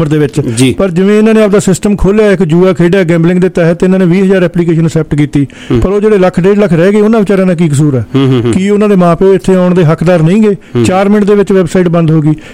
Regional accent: Fidde Kalan, Punjab, India; moved away as an adult; also born or lived in Bathinda; now in Canada; ਮੇਰਾ ਜਨਮ ਬਠਿੰਡੇ ਦਾ, ਮੇਰਾ ਜ਼ਿਲ੍ਹਾ ਫਰੀਦਕੋਟ ਹੈ ਅਤੇ ਪਿੰਡ ਮੇਰਾ ਫਿੱਡੇ ਕਲਾਂ

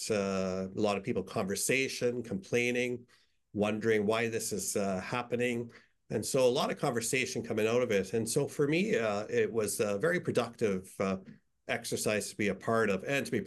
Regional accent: British Columbia, Canada; the province of British Columbia, where we as British Columbians had a chance to vote on a couple of occasions

